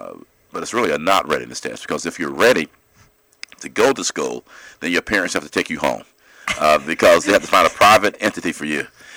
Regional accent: Inman, South Carolina, United States; My accomplishments, first of all, I was born and raised in Inman, South Carolina, from the upstate.

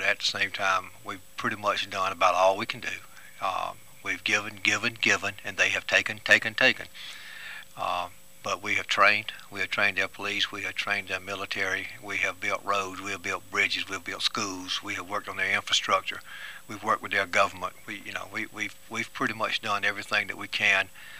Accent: the South, United States; Thankfully, I guess we're from the South, where we're more people friendly.

